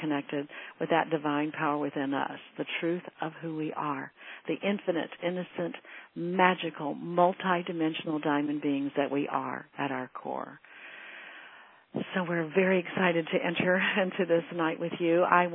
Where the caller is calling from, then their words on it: California, United States; I'm live from California.